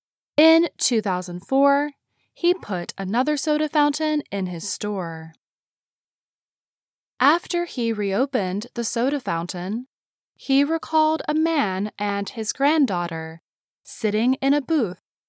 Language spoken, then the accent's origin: English; Morgantown, West Virginia, United States; from Morgantown, West Virginia.